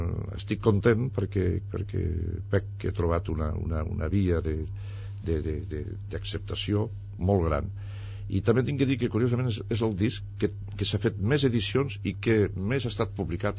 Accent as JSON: {"language": "Catalan", "town": "Tàrrega", "region": "Catalonia", "country": "Spain", "said": "estic invitat al meu poble, estimat poble, perquè jo tinc que dir que estimo profundament, sí, a Targa i els targarits"}